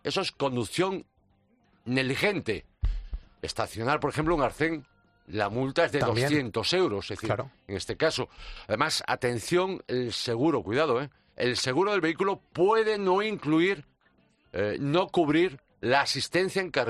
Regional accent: Galicia, Spain; como soy gallego

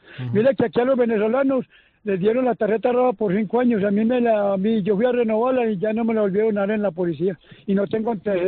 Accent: Colombia; now in Canary Islands, Spain; No, yo soy colombiano, sino que yo me vine con la mujer y para Canarias

